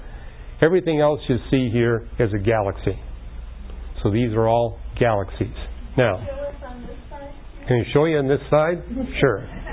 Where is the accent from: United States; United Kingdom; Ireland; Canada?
Canada; I was raised in Canada